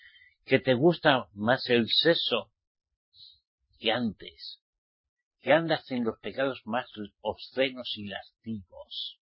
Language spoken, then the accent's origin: Spanish; Spain; ¿Qué es lo que pasa en mi país, España?